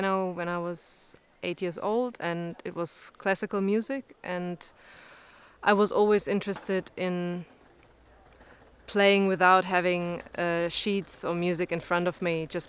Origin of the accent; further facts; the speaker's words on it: Germany; I'm a pianist, and I'm from Germany.